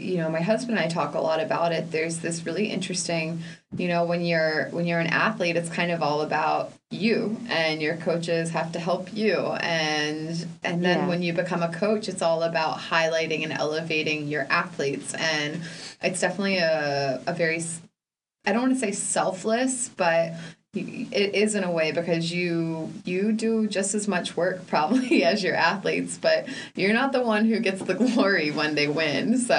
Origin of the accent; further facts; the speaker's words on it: Pittsburgh, Pennsylvania, United States; and I am from Pittsburgh, and I want to ask my old coach if he'll corner me